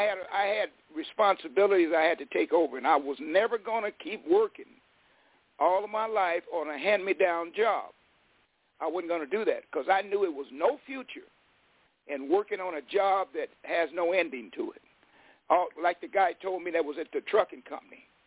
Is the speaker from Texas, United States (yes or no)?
no; Fresno, California, United States; I grew up in West Fresno, a poverty area where everyone is categorized to fail.